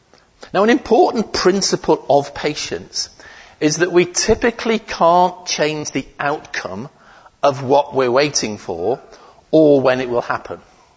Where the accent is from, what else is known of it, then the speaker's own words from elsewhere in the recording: United Kingdom; Or perhaps, being typically British, if I'm allowed to say that, meh, not really.